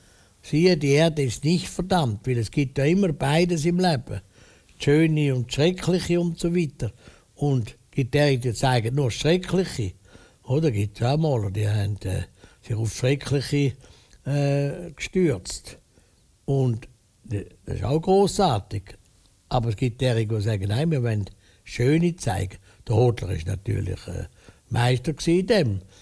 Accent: Zurich, Switzerland; ich bin auch ein Zürcher

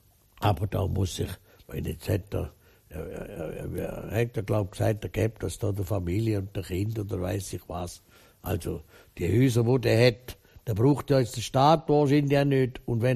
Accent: Switzerland; Wenn du mal schaust, als Schweizer da, wo es eine Green Card und weiss ich was.

